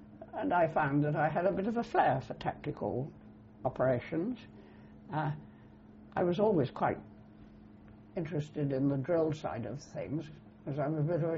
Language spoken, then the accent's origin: English; Weston-super-Mare, South West England, United Kingdom; born there; I was born in Weston-super-Mare. At that time it was in Somerset. And I was born on the 20th of August in 1919.